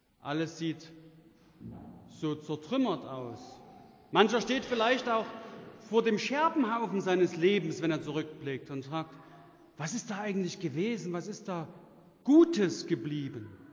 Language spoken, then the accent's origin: German; Dresden, Saxony, Germany; Noch in den 60er und 70er Jahren prägten viele Ruinen meine Heimatstadt.